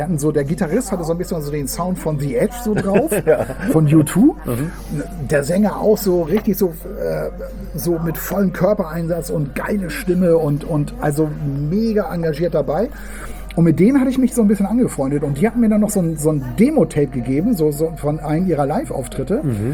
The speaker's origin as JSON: {"language": "German", "region": "Hamburg", "country": "Germany", "tie": "born or raised there", "said": "Ich bin ja draußen in Meindorf Berne aufgewachsen"}